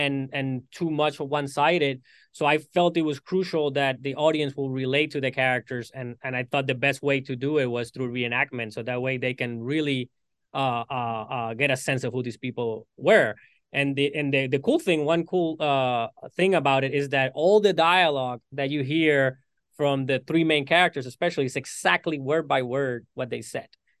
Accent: Puerto Rico; moved away as an adult; also born or lived in New York; So I'm originally born and raised in Puerto Rico. I moved to New York for college when I was 18, and I lived in New York for 11 years.

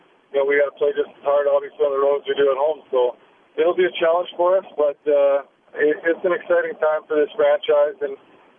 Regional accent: Winkler, Manitoba, Canada; I was in my hometown, actually, in Winkler

